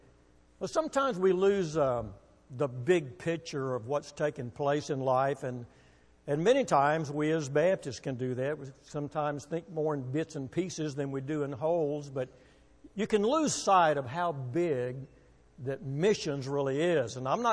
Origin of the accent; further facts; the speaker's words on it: Waco, Texas, United States; born there; I was born in Waco